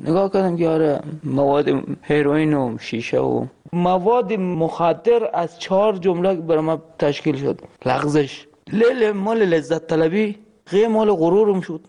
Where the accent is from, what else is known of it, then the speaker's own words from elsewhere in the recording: Afghanistan; moved away; ما الان نزدیک 3 سال نیم همینجا هم روزی که از افغانستان آمدیم